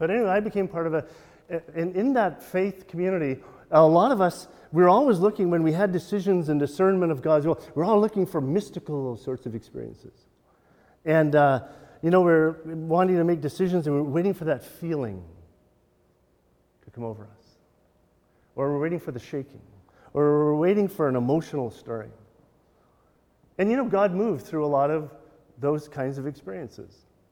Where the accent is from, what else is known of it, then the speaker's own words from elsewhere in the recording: Metchosin, British Columbia, Canada; when I was a kid growing up on Vancouver Island in Machosen, you might know where that is between Souk and Victoria